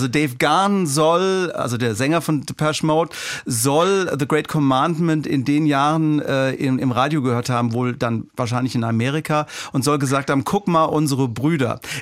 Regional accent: Frankfurt, Hesse, Germany; also born or lived in Zwingenberg, Germany; Ich bin ja eigentlich aus der Frankfurter Gegend, aber ich habe damals dann an der Bergstraße gewohnt.

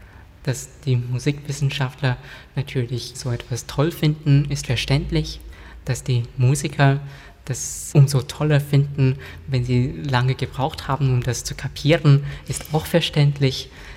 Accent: England, United Kingdom; German is a second language; now in France; dass ich einen englischen Pass besitze und mich sozusagen als Engländer bezeichnen würde und dass ich in Frankreich lebe seit ungefähr 10 Jahren.

